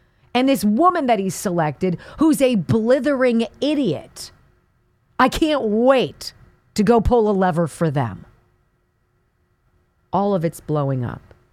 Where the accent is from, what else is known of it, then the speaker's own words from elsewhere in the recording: California, United States; my home state of California